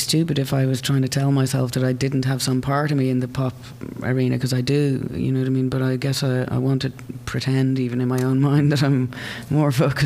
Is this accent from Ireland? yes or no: yes; Ireland; as an Irish person